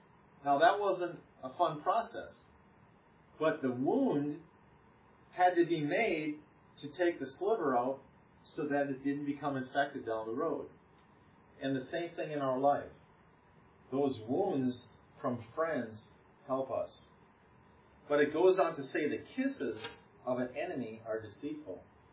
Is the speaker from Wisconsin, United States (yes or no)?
yes; Wisconsin, United States; Many towns, like the town where I grew up in Wisconsin, they have little bars.